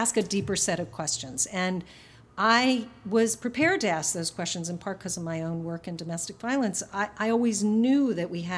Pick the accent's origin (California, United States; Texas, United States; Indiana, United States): California, United States; I grew up in California where there were earthquakes